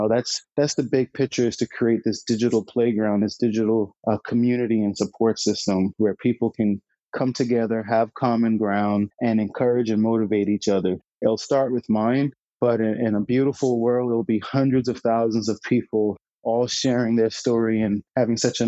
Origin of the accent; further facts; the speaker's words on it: Bahamas; So I was born and raised in the Bahamas. My caretaker was my grandmother